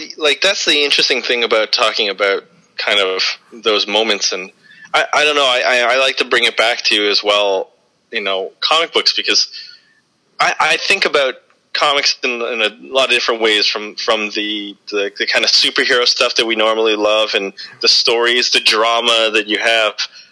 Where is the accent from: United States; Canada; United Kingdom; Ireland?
Canada; Red Deer, Alberta; Oh, Red Deer. Well, it was, you know, pretty standard small Canadian town, I would say.